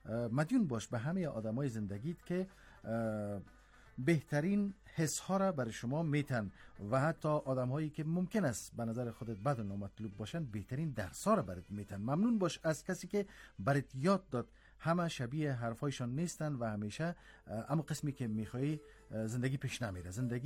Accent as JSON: {"language": "Persian", "country": "Iran", "said": "به عنوان یک ایرانی بر شما و مردم افغانستان سلامتی و آرامش آرزو میکنیم."}